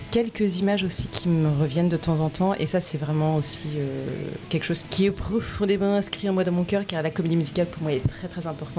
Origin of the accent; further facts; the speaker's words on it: Troyes, Grand Est, France; Parce que je viens de Troyes dans l'Aube